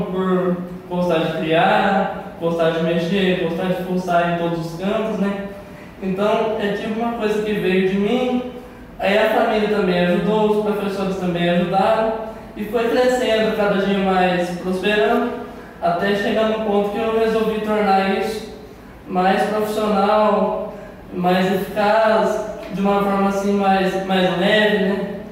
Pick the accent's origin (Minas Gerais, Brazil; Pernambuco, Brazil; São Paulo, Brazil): Minas Gerais, Brazil; São Sebastião do Paraíso; born there; Nasci aqui mesmo em São Sebastião do Paraíso. Tenho 23 anos